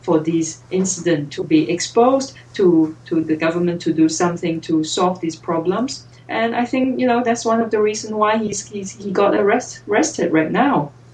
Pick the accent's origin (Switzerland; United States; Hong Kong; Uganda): Hong Kong; growing up in Hong Kong, I guess we all have this, you know, this dilemma that we have two languages to work with. One is Chinese, which is Chinese being Cantonese and Mandarin, two different dialects.